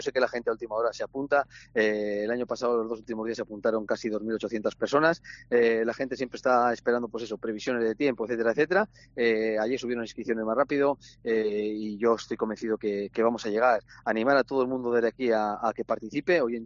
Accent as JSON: {"language": "Spanish", "region": "Cantabria", "country": "Spain", "said": "Somos cántabros, tampoco tenemos que tener mucho miedo al agua"}